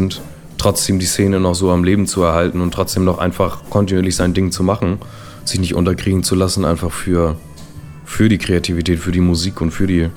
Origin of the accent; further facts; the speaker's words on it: Itzehoe, Schleswig-Holstein, Germany; now in Berlin, Germany; 22 Jahre alt und wohne mittlerweile in Berlin, bin aber gebürtiger Itzehoer.